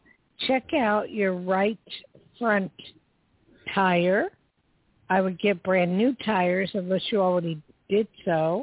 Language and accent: English; Hawaii, United States; because I'm from Hawaii, and you know, it's very similar.